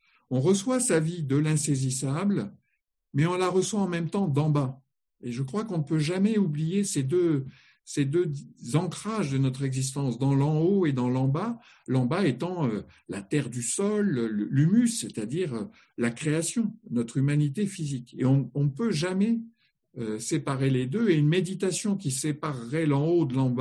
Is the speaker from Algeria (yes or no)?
no; Grand Est, France; Voilà, je suis lorrain, donc je parle des mirabelliers.